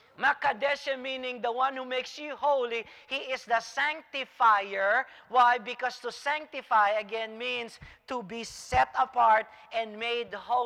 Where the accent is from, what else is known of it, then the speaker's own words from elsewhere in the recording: Philippines; English is a second language; Why? I'm Filipino. It didn't matter. That's not my first language anyways.